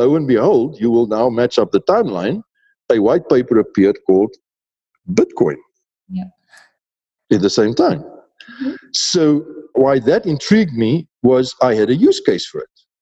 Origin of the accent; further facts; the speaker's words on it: South Africa; also born or lived in United Kingdom; now in Kampala, Uganda; I'm originally from South Africa, so I'm African by birth. But East Africa has been my home, and Uganda is permanent home for me. I live in Uganda and Kampala for the last 10 years now.